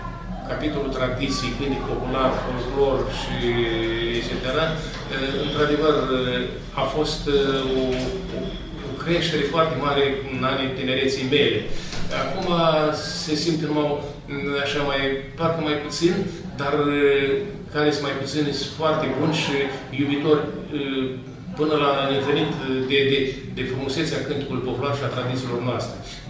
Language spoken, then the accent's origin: Romanian; Pepeni, Sîngerei District, Moldova; Toți consăterii din Pepeni, de unde suntem, de unde sunt eu, de unde suntem și noi, am toți din Pepeni